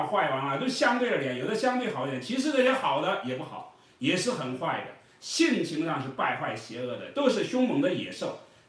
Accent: China; 比如说我们中国人比较熟悉的贞观之治啊、文景之治啊

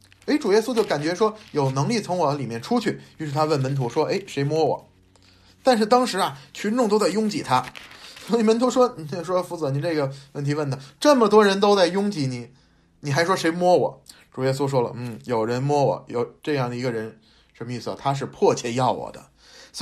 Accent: China; 我们作为中国人，我们有孔孟的教训

